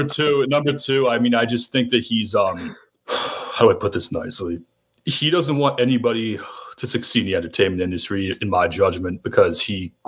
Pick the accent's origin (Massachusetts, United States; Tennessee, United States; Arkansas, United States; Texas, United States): Massachusetts, United States; Boston; because I'm from Boston initially, so yeah, Frank would visit my parties, my birthday parties growing up every now and then.